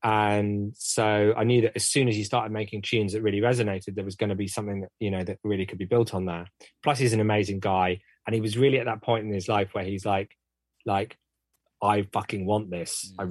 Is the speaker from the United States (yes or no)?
no; Bristol, South West England, United Kingdom; We're both from Bristol.